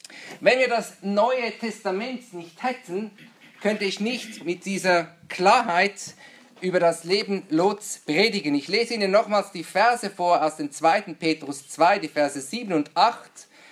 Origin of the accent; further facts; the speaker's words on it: Switzerland; Wie ihr meinem Dialekt anhört oder meiner Sprache, komme ich aus der Schweiz und wir Schweizer gelten als Volk der Kompromisse.